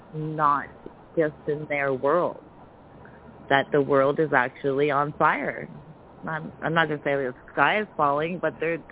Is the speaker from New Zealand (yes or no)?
no; Canada; I'm from Canada.